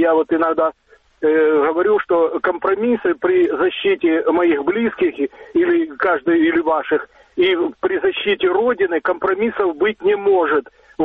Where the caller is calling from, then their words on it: Dnipro, Dnipropetrovsk Oblast, Ukraine; я звоню из города Днепр.